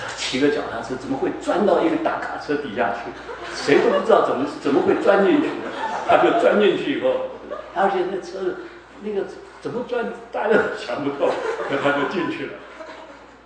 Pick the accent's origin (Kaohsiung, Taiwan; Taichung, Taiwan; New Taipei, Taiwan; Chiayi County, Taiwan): Kaohsiung, Taiwan; 主啊，一个美国人这么爱中国人，我是中国人，求你让我更爱中国人。